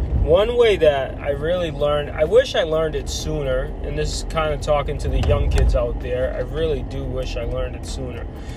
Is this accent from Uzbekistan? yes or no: yes; Uzbekistan; also born or lived in Armenia; now in United States; So I was born in Armenia. I was raised in Uzbekistan, which is probably not as rich as the United States where we live now, right?